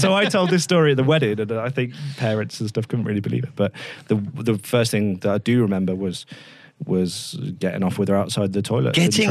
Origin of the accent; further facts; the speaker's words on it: Leamington, West Midlands, United Kingdom; She's from Carver, I'm from Leamington.